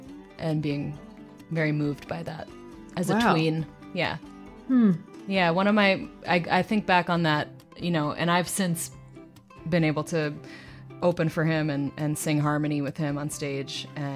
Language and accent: English; Boston, Massachusetts, United States; But my hometown, Boston, gets a shout out, and so does L.A.